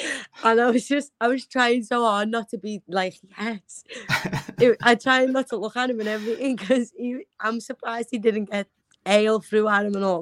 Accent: Liverpool, North West England, United Kingdom; I think it's because I'm a Scouser as well, and people automatically are just like, oh, a Scouser.

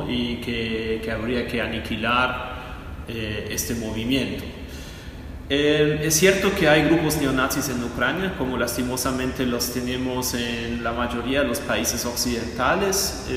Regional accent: Germany; Spanish is a second language; moved away as an adult; also born or lived in United States / Argentina; now in Colombia; Como se puede escuchar, tal vez por mi acento, no soy colombiano, sino alemán. Yo vivo en Colombia desde el año 2019 y antes de venir a Colombia me formé en Estados Unidos y Argentina a nivel de posgrado

